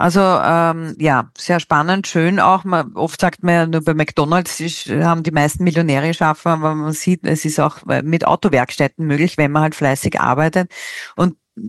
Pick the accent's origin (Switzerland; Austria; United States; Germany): Austria; In Deutschland ist er relativ groß, glaube ich, TÜV, ja, das, was es so bei uns in Österreich nicht in der Anzahl gibt